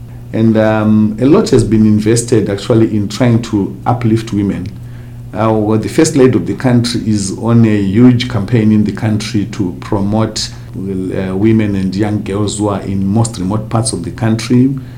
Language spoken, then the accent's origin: English; Harare, Zimbabwe; I'm from Harare.